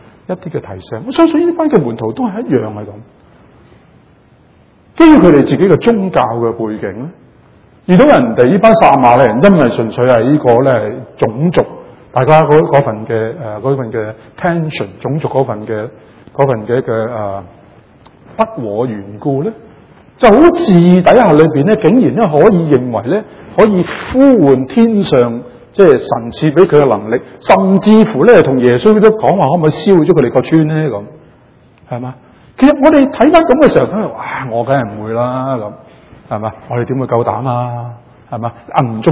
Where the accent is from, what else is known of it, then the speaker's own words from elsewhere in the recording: Canada; 包括埋我係嚟自加拿大，另外一夫婦亦都係嚟自海外，唔係香港咁。